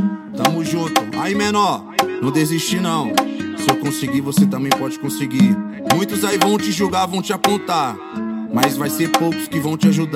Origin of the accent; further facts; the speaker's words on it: São Paulo, Brazil; vim da Vila Progresso. Já fui criado lá no Brás, Zona Leste, Zona Norte, Zona Sul.